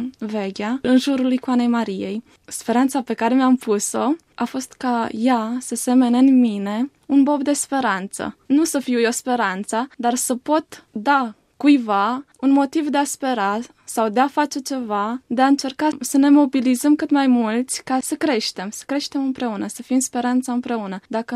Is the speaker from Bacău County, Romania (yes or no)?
yes; Bacău, Bacău County, Romania; sunt din Bacău, învăț în București, la Facultatea de Teologie Romano-Catolică, din cadrul Universității București, sunt în anul al treilea.